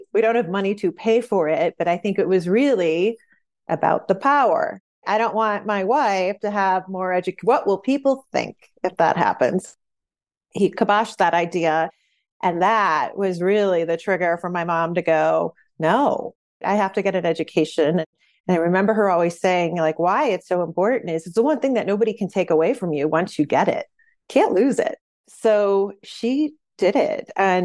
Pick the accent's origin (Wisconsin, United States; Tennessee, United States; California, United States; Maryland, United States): Wisconsin, United States; I grew up in Wisconsin. My parents divorced when I was preteen, but I honestly don't ever remember them having a happy relationship or a healthy relationship. I wanted to get out of Wisconsin, maybe because of that.